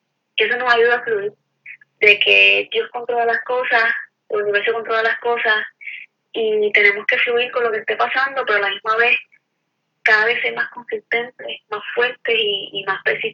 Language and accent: Spanish; Corozal, Puerto Rico; Yo soy natural de Corozal, pero ahora estoy viviendo en área metro.